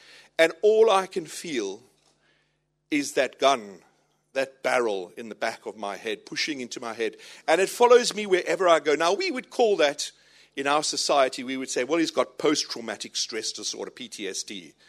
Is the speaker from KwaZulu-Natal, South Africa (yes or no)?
yes; Durban, KwaZulu-Natal, South Africa; as a teenager growing up in Durban in South Africa.